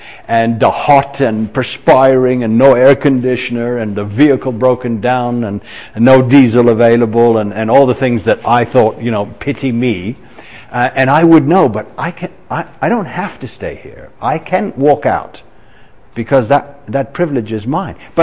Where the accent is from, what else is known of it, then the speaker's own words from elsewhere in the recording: Edmonton, Alberta, Canada; born there; also born or lived in Asia / Africa; I was born in Edmonton, despite the fact that very few people believe me, but I didn't choose to be born in Edmonton.